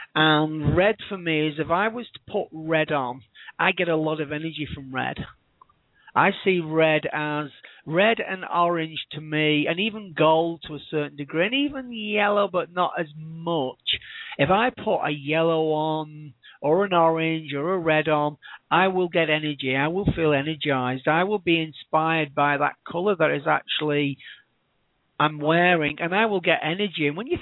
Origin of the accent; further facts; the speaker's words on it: Blackpool, North West England, United Kingdom; I would be in a busy street in Blackpool, my hometown. And you imagine it's a seaside town.